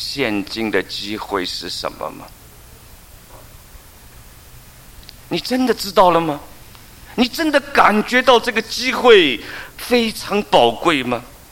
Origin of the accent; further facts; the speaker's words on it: China; 就像我们今天很多人也取了外国名字，本来我们是中国人